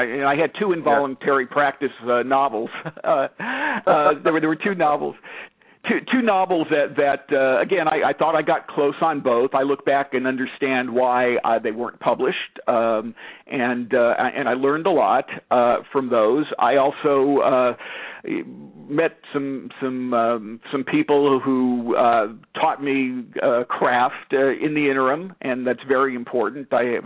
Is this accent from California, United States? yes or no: yes; Los Angeles, California, United States; I'm born and raised in Los Angeles, and Los Angeles is a character.